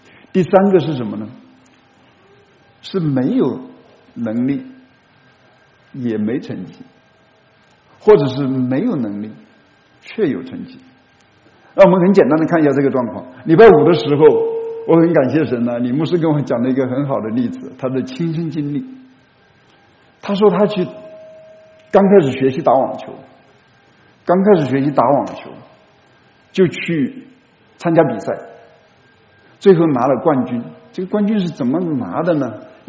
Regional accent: China; 当这是我们中国人很难体会到的一种骄傲

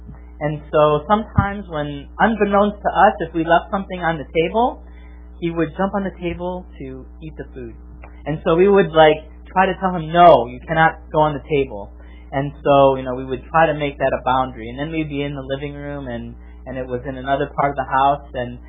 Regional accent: Wisconsin, United States; I grew up in Wisconsin. I'm a cheesehead. My favorite team is the Green Bay Packers.

